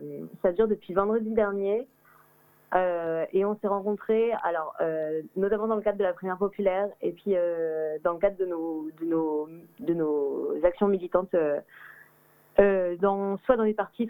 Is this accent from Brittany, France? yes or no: no; Lyon, Auvergne-Rhône-Alpes, France; j'ai 24 ans, je viens de Lyon.